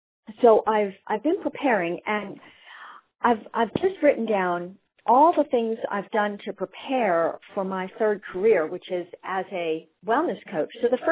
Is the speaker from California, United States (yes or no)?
yes; California, United States; I'm a Californian.